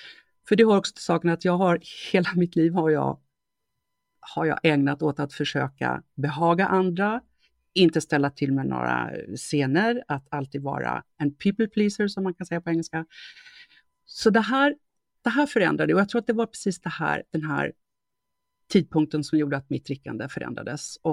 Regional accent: Sweden; Och kulturen här kring alkohol och drickande är lite annorlunda än vad jag kommer ihåg från Sverige.

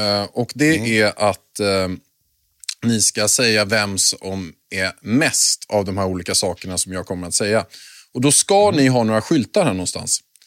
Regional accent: Vega, Stockholm County, Sweden; Jag kommer från Vega.

